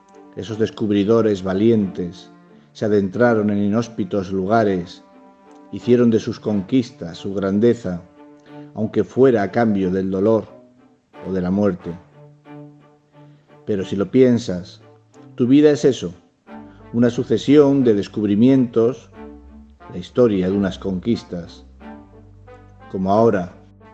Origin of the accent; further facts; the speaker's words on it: Motril, Andalusia, Spain; born there; also born or lived in León; now in Seville, Spain; Nací en Motril, Granada. Viví en un pueblecito de León porque mi padre trabajaba en una fábrica azucarera y luego volví a Andalucía y ahora vivo en Sevilla.